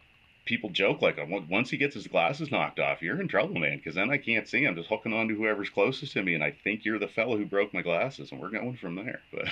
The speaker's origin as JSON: {"language": "English", "town": "Truro", "region": "Nova Scotia", "country": "Canada", "tie": "born or raised there", "also_born_or_lived": "Halifax", "said": "So I was born in Truro. I lived in Upper Stewiacke for the first couple of years of my life, and then I started school and went through most of school in the Musquodoboit Valley in Nova Scotia, and then moved to Halifax."}